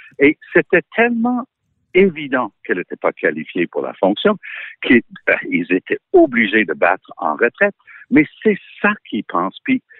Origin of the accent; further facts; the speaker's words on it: Quebec, Canada; also born or lived in Ottawa; je suis né à Ottawa. Mais quand j'ai été élu en 2007 à la Chambre des communes, en bon québécois